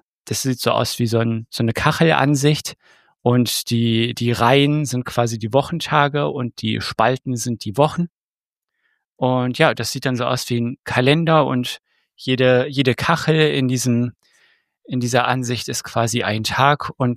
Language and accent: German; Moers, North Rhine-Westphalia, Germany; ich komme aus Moers in NRW, bin aktuell 32 Jahre alt